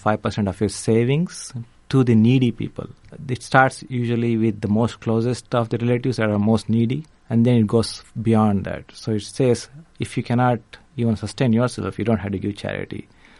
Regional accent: Bengaluru, Karnataka, India; I grew up in Bangalore, South India.

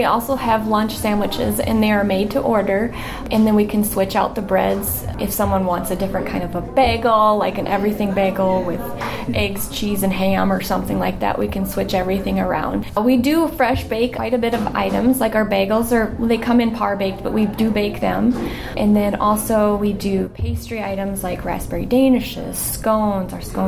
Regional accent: Britt, Iowa, United States; now in Gilbert, United States; I'm from originally from Britt, Iowa, but we've lived here in Gilbert, Iowa for 22 years now, I think.

